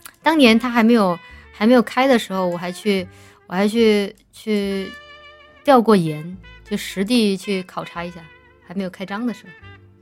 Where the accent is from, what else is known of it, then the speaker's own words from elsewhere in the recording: Chongqing, China; 吃不了辣的请一定告诉老板。反正我重庆人觉得这家辣味很地道